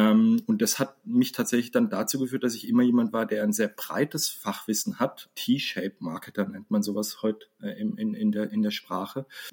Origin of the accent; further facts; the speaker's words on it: Freiburg, Baden-Württemberg, Germany; das war natürlich für mich als Freiburger sensationell oder als Badener sogar, weil der damalige Staatssekretär tatsächlich aus Baden-Württemberg auch aus einem Nachbardorf kam, wo ich herkam, aus Buckingen.